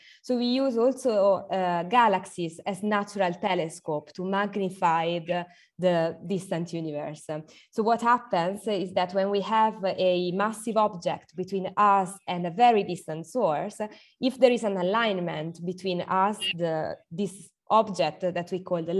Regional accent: Perugia, Umbria, Italy; also born or lived in Bologna / Netherlands; I grew up in Perugia, so I come from the very center of Italy, and then I moved around, passing from Bologna, then moving to the Netherlands, and then coming back to Italy in 2019.

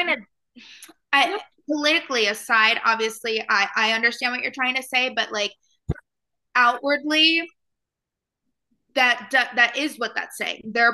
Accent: United States; no, I'm American. I'm still proud to be from here.

